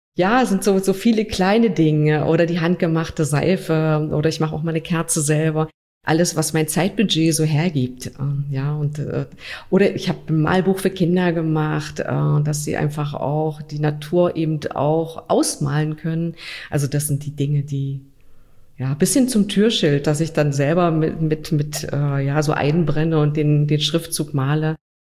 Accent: Saxony-Anhalt, Germany; Also wenn mich jemand nach meiner Heimat fragt, obwohl ich Sachsen-Anhaltinerin bin, aber ich bin nicht in Ilsenburg geboren oder in Wernigerode, ist das für mich meine Heimat. Und ich habe vor vielen Jahren, als ich in den Harz gezogen bin

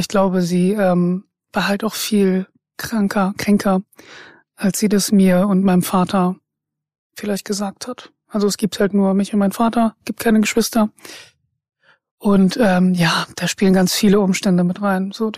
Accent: Emden, Lower Saxony, Germany; now in Bremen, Germany; Ich bin 34 und lebe seit 14 Jahren in Bremen und komme aber ursprünglich aus Ostfriesland, aus Emden. Und das ist auch die Stadt, wo ich groß geworden bin

